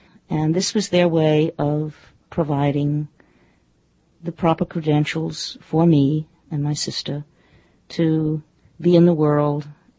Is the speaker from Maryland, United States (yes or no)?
yes; Baltimore, Maryland, United States; I grew up in Baltimore, which is in many ways very southern still, but is not the South, and it's not the North.